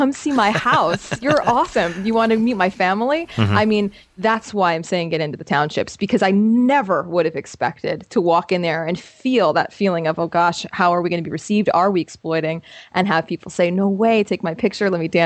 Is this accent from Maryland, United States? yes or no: no; Florida, United States; That's good, because I'm from Florida originally.